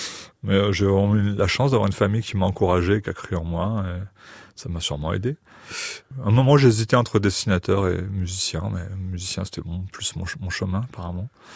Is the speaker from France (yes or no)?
yes; Paris, Île-de-France, France; J'ai grandi à Paris. Mmh. Je suis d'une famille normande, mais j'ai grandi à Paris.